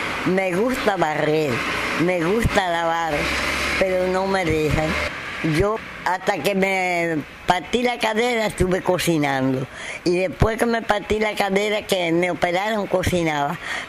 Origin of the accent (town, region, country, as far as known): Las Tunas, Cuba; born or raised there; also born or lived in Guayos